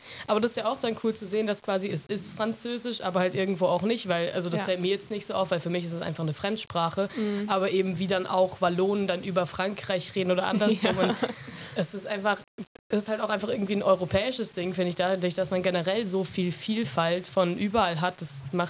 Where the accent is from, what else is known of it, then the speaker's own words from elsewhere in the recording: Germany; Also das ist irgendwie ein Konzept, über das ich natürlich als Deutsche nie so richtig nachgedacht habe, wie viel Mischmasch man da quasi haben kann und wie sich dann doch alles versteht.